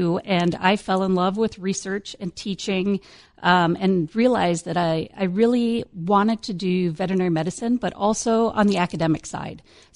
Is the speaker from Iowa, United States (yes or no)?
yes; Iowa, United States; So I'm from Iowa originally, so I went to Iowa State University